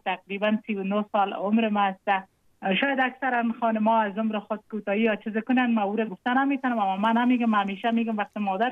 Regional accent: Jowzjan, Afghanistan; ما مکتب در ولایت جوزجان خواندیم، چون متولد ولایت جوزجان هستم. تحصیلات ما در امو ولایت ما به تمام رساندیم، به عروسی کردیم در ولایت لوگر

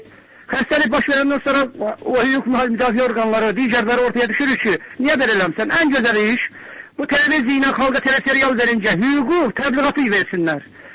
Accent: Ismayilli, Ismayilli District, Azerbaijan; Elxan bəy, bu mən İsmailliyəm, 2 tamda xoz üzərinə qayılmaq istəyirəm.

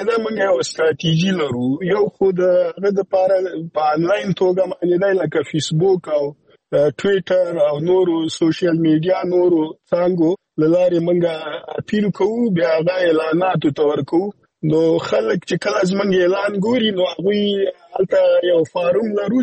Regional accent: Afghanistan; موږ خپل افغانان یو

